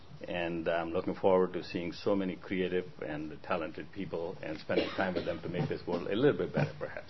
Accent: India; moved away as an adult; I was born and raised in India and left there at the young age of 18, came here

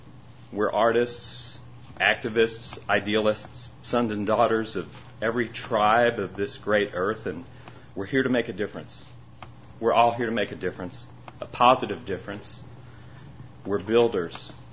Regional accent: Bayonne, New Jersey, United States; I come from an Irish Catholic family. I was born in Jersey City. People don't like to say that. People don't like to say that in Texas. I grew up in Bayonne, New Jersey.

